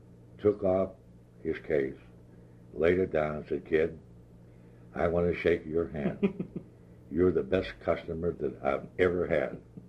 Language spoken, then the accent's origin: English; Grindstone, Pennsylvania, United States; to take me to a neighboring coal mining town to start and to play the outfield for my hometown, which was Grindstone, Colonial Four.